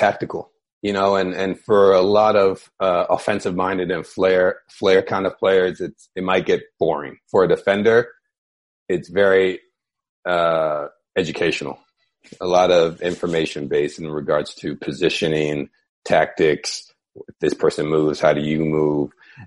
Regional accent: United States; especially as an American, right, that I wasn't taught.

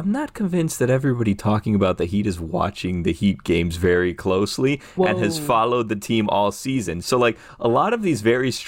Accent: Miami, Florida, United States; this is my hometown team. I grew up here.

